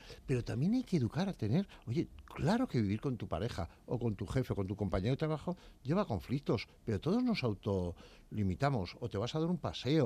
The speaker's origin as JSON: {"language": "Spanish", "town": "Pamplona", "region": "Navarre", "country": "Spain", "said": "grupos de manadas que empezaron en mi tierra, en Pamplona"}